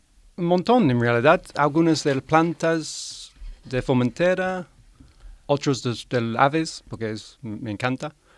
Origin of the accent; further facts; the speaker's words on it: London, United Kingdom; Spanish is a second language; Y soy de Londres y cuando trabajé en Londres, cada semana yo fui al